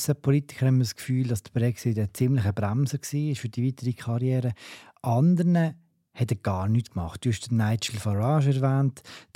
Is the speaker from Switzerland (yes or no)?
yes; Switzerland; Und das frage ich jetzt als Schweizer und als grosser Fan der direkten Demokratie.